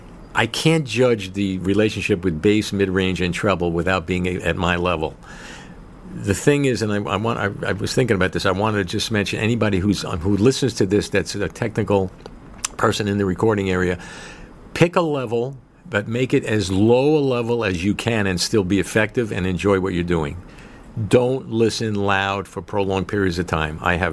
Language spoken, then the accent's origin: English; Bayside, New York, United States; I'm from Queens, Bayside Queens.